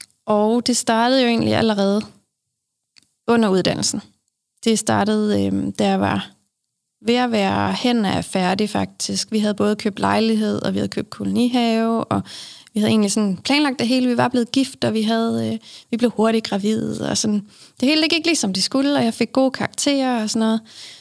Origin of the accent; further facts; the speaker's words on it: Svendborg, Region of Southern Denmark, Denmark; now in Herskind, Denmark; så bor jeg i Herskind, som er lidt uden for Aarhus. Og jeg er oprindeligt fra Svendborg.